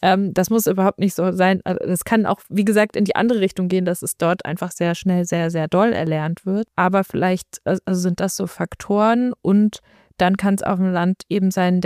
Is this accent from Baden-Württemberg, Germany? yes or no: no; Frankfurt, Hesse, Germany; ich bin in Frankfurt-Mitte aufgewachsen.